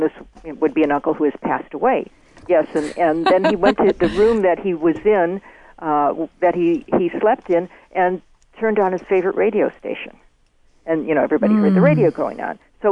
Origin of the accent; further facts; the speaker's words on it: United States; However, growing up in America, it was interesting because as a youth, no one really talked about this sort of subtle energy